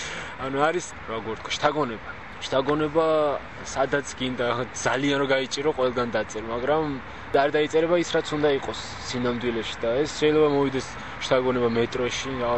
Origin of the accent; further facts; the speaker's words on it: Tbilisi, Georgia; also born or lived in Kiziki, Kakheti; მე ხევსური ვარ წარმოშობით, მაგრამ დავიბადე ქიზიყში, კახეთის მხარეს, გავიზარდე 6 წლამდე, მერე გავიზარდე თბილისში